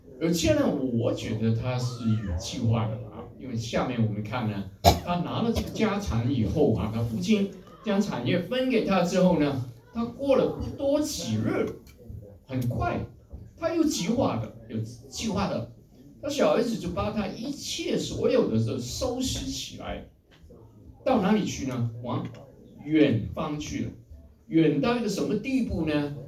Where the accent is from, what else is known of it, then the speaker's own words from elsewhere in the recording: China; 这个我们中国人都明白了。